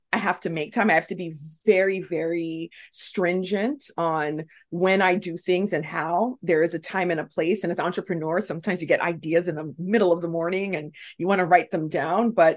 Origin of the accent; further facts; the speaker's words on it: New York, United States; I'm from New York. I live in the city or based in Brooklyn, and there is a small hamlet upstate called Rensselaerville.